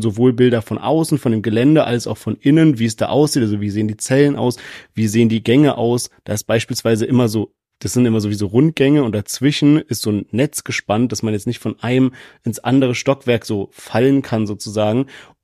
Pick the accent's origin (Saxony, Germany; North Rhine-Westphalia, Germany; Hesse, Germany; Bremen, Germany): Hesse, Germany; Frankfurt; ich komme ja da so aus Frankfurt